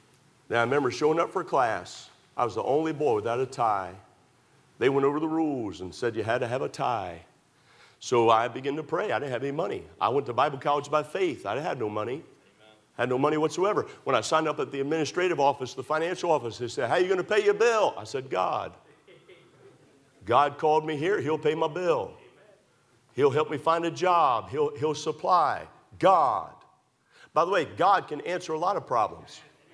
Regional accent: Maryland, United States; I grew up in Maryland around horses and ranches and stuff like that.

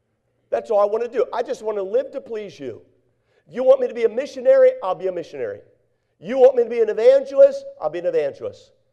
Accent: Northeast, United States; I came from the Northeast.

